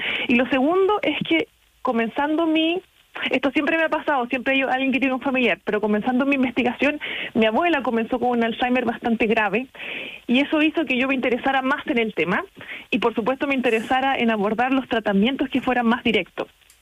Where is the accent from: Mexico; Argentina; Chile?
Chile; más socialmente activos de lo que somos los chilenos